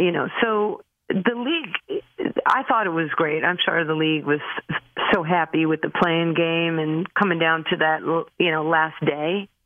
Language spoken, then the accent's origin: English; New York, United States; I have his picture from growing up in New York.